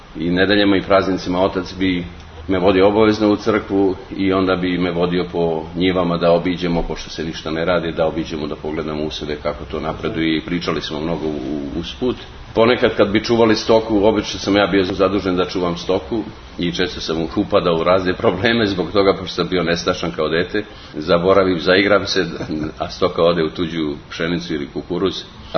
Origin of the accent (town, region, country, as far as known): Bosnia & Herzegovina; born or raised there